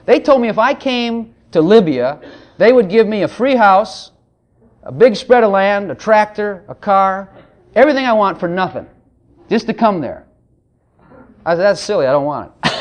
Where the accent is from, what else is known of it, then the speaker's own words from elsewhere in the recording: Texas, United States; we're from Texas and we do things big and we'll do it.